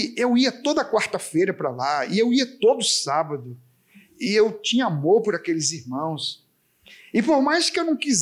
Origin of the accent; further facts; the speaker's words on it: Apodi, Rio Grande do Norte, Brazil; now in João Pessoa, Brazil; Eu saí lá do Apodi, no Rio Grande do Norte, vim aqui para o Betel, em João Pessoa